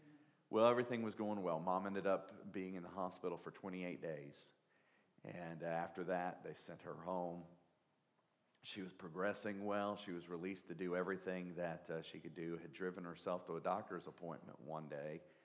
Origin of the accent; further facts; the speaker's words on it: Appalachia, United States; My family's from Southeast Kentucky, Northeast Tennessee. We're Appalachian.